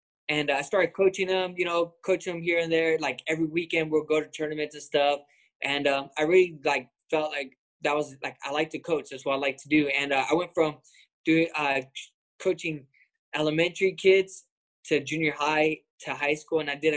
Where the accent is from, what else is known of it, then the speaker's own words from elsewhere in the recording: Lemoore, California, United States; I'm from Lemoore, California.